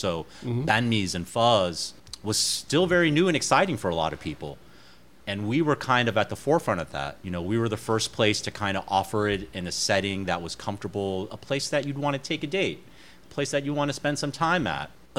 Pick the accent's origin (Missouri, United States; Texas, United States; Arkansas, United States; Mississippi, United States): Texas, United States; now in New York, United States; I grew up in Texas eating barbecue. Barbecue wasn't very big here in New York at the time